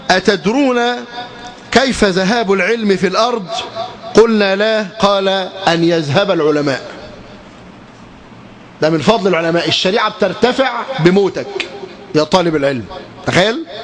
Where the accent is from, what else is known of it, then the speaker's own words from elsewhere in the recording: Egypt; نقول احنا من مصر